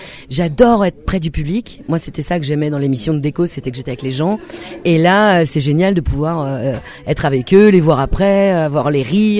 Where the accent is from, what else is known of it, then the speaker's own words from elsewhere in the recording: Argenteuil, Île-de-France, France; je parle de vraiment de comment j'ai grandi, où j'ai grandi. Je viens d'Argenteuil et je raconte tout ça aux gens.